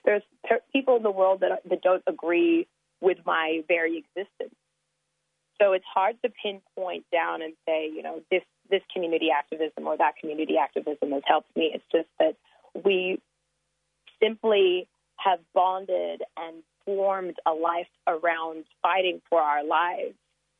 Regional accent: Tanzania; now in Sydney, Australia; My home country of Tanzania, it's illegal to be gay there.

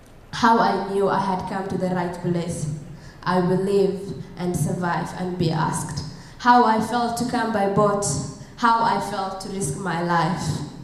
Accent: Somalia; English is a second language; as you said, I'm from Somalia.

